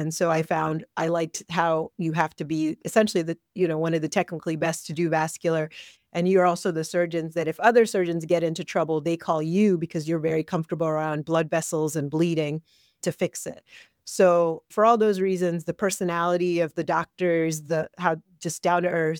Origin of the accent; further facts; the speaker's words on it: Silver Spring, Maryland, United States; I grew up in Silver Spring, Maryland, and I've been in the D.C., Maryland, Virginia metro area for most of my life.